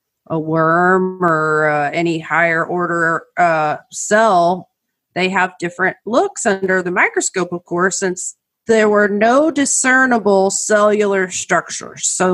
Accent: Oklahoma, United States; To all of my years growing up in Oklahoma

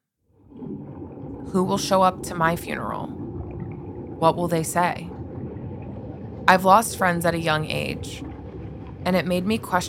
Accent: Wheeling, West Virginia, United States; born there; In 1995, I was born in Wheeling, West Virginia.

